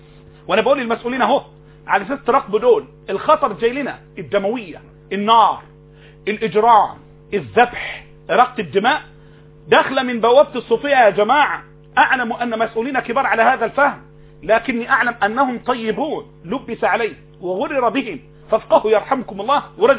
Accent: Egypt; في بلدتنا الطيبة في أرض الكنانة

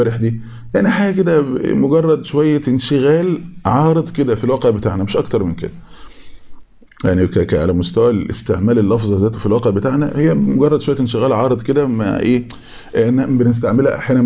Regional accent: Egypt; accent: Egyptian; انا بتكلم على اللهجه المصريه يعني، لان طبعا احنا لهجتنا لهجه وسط كده يعني ما بين اللهجات

